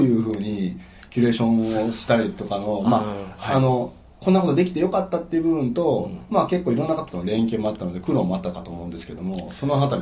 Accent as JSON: {"language": "Japanese", "region": "Aichi", "country": "Japan", "tie": "born or raised there", "said": "自分の地元というかね、愛知というこの場所で"}